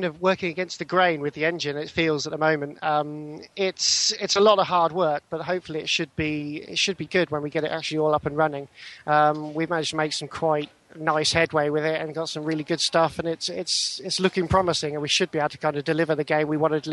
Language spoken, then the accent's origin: English; Banbury, South East England, United Kingdom; I'm from Banbury and the studio is called Digital Mage.